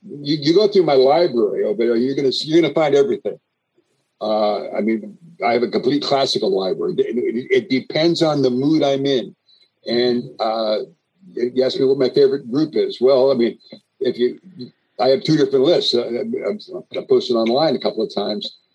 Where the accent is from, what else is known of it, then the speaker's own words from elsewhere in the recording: East Coast, United States; You see, I grew up on the East Coast primarily.